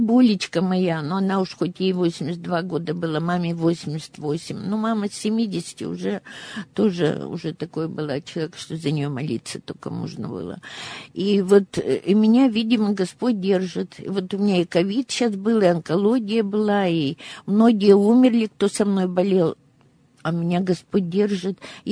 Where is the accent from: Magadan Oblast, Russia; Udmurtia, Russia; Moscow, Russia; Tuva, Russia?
Magadan Oblast, Russia; мы когда ехали из Магадана в свой поселок, 80 километров, остановился автобус